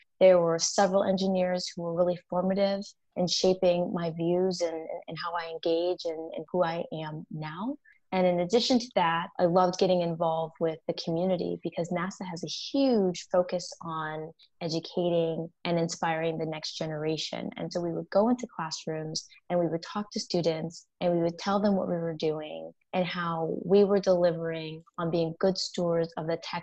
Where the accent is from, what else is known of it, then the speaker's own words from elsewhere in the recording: Ann Arbor, Michigan, United States; For me, I was educated at the University of Michigan in Michigan. I'm from Ann Arbor